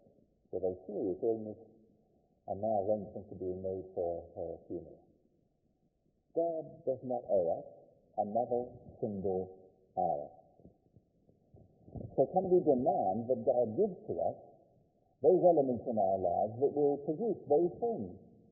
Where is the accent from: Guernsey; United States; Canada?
Guernsey; born there; as I was born in Guernsey